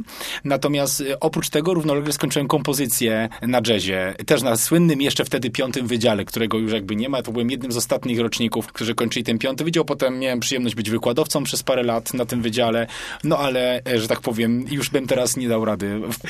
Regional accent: Kraków, Lesser Poland, Poland; Ja jestem Krakusem, czyli powiedzmy finansowo niedaleko was.

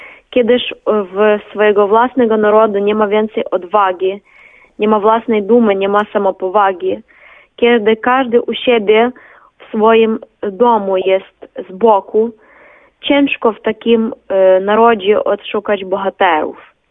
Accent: Ukraine; Polish is a second language; Bo my jesteśmy Ukraińcami, trzeba pamiętać o swojej przeszłości

